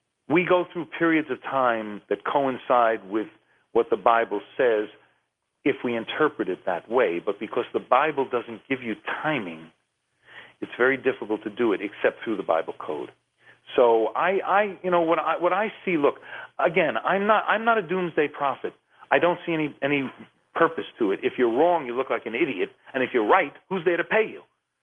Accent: United States; I'm an American through and through. I love this country

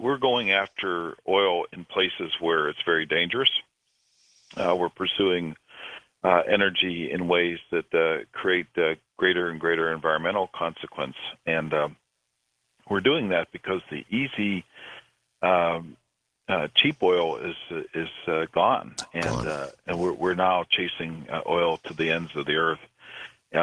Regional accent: Pennsylvania, United States; it started in my home state of Pennsylvania many, many years ago with Drake's Well.

